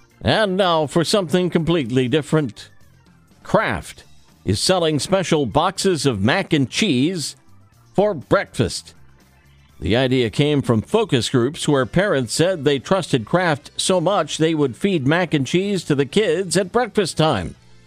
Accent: Springfield, Illinois, United States; One Illinois school from my hometown is saying, get out of your PJs. Springfield, Illinois Public Schools has updated its dress code policy

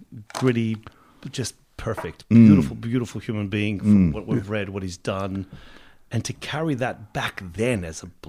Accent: Melbourne, Victoria, Australia; born there; Basically, I was born here in Melbourne.

